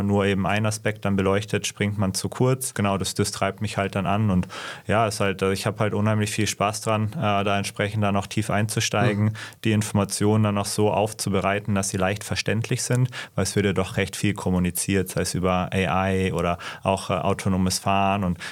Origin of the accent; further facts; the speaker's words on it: Bavaria, Germany; now in Berlin, Germany; Wir sitzen ja hier heute in Berlin, aber ursprünglich bin ich aus dem Süden Deutschlands, habe in München studiert, bin im Alpenvorland aufgewachsen